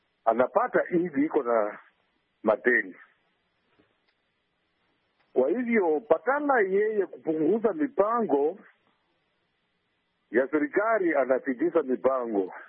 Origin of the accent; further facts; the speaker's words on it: Malakisi, Bungoma County, Kenya; Natoka Sango ya Malagizi, Bungoma, Kenya.